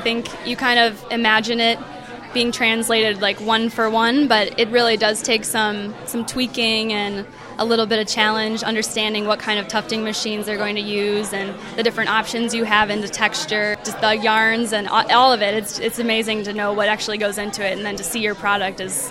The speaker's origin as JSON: {"language": "English", "town": "Milwaukee", "region": "Wisconsin", "country": "United States", "said": "I'm from Milwaukee, Wisconsin."}